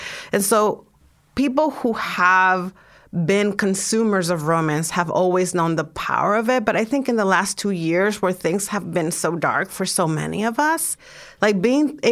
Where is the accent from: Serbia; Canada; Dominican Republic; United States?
Dominican Republic; I write a lot about the immigrant experience. I'm from the Dominican Republic.